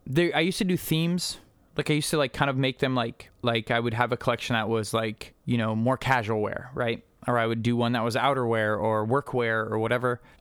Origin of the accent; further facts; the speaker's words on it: Montana, United States; I come from Montana. Like, there's no art, there's no culture.